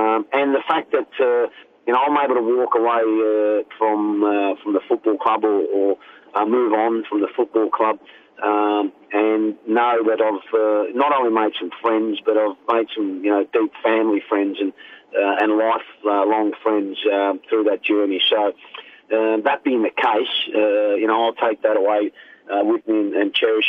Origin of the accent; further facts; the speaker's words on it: Melbourne, Victoria, Australia; to be able to come back to, you know, my home state and do it here in Melbourne was ideal for me.